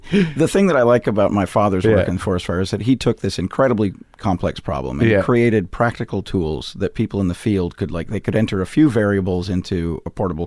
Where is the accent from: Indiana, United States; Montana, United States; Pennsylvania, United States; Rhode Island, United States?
Montana, United States; Missoula; fire brought our family, working with forest fires brought our family to Montana. And I did my principal growing up in Missoula, Montana.